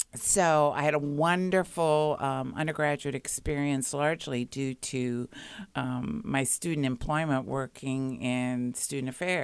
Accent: South Bend, Indiana, United States; born there; I was born in South Bend, Indiana, and okay. My family roots are really in Northeast Indiana and Northwest Ohio.

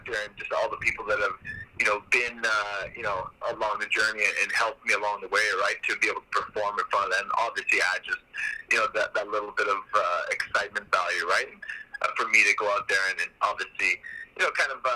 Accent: Canada; represented, you know, like, Canada in that sense, you know, on a bigger stage with a big opponent in my hometown.

